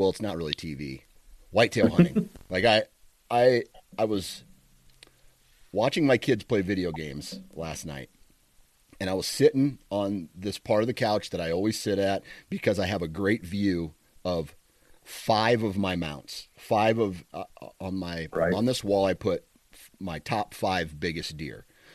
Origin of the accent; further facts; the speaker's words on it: Iowa, United States; I'm from Iowa, so everything I like, the only college sports I really follow is anything Iowa athletic